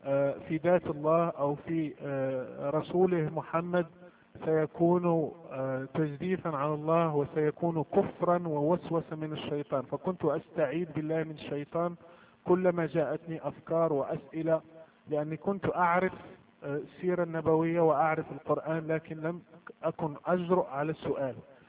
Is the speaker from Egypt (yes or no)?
no; Morocco; أبي فقيه وإمام لمسجد، أنا مغربي طبعا، تربيت كمسلم في عائلة مسلمة ومحافظة، تعلمت القرآن منذ الصغر